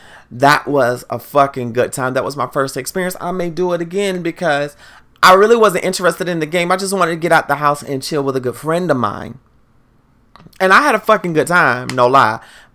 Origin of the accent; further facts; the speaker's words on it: the South, United States; And then growing up in the South, we also listened to Go-Go in the South